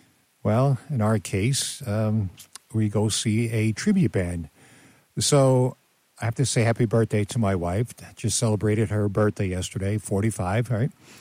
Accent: Lindenhurst, New York, United States; also born or lived in Long Island; I said, wow, great. So am I. I said, I'm from Lindenhurst.

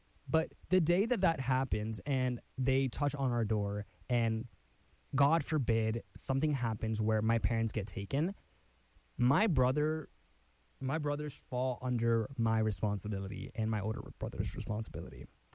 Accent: United States; born there; And although I was born in the States, my parents had to come to the United States.

